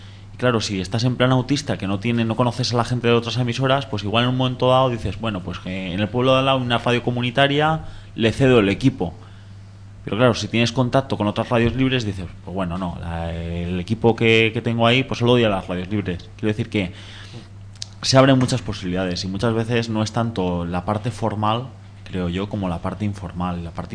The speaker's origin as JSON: {"language": "Spanish", "region": "Valencian Community", "country": "Spain", "said": "pero como valenciano, que sepáis que eso fue un sacrilegio."}